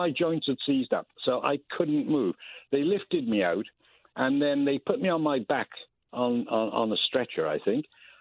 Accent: United Kingdom; in those days, as a Brit, we didn't need visas, you see.

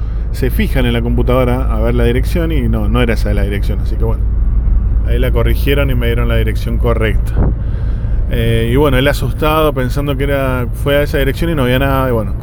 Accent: Hurlingham, Buenos Aires Province, Argentina; also born or lived in Ushuaia; Nací en Buenos Aires, Capital Federal, el hospital italiano. Viví en Hurlingham mucho tiempo, hasta los 6 años. ¿Qué más? Bueno, conozco Ushuaia. Viví 11 años en Ushuaia, en Tierra del Fuego, en la ciudad más austral del mundo.

